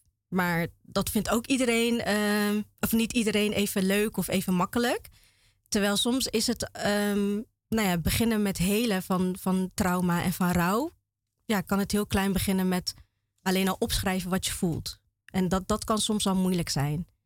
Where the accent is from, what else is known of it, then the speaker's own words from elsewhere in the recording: Vaassen, Gelderland, Netherlands; now in Apeldoorn, Netherlands; Ik kom uit Vaassen. Ik woon nu in Apeldoorn.